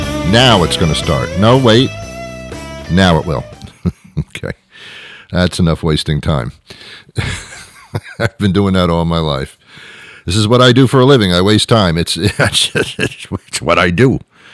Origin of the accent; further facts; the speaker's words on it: New Jersey, United States; I lived in New Jersey. I was brought up in New Jersey. Don't hold that against me. I was brought up in New Jersey.